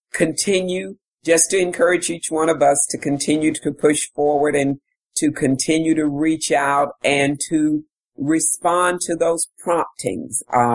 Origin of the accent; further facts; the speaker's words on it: the South, United States; because again, growing up in the South and in the time in I'm 57, when I was young, you really only thought about race in terms of black and white.